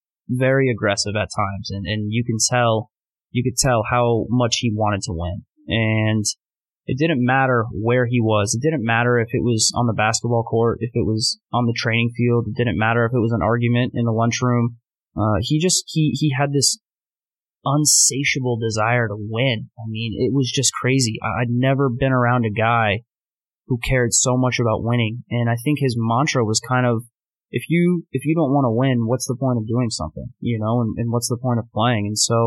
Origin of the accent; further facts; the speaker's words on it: Florida, United States; now in New York City, United States; We're both from Florida, and we grew up close to beaches and close to yards, grass. a lot of space.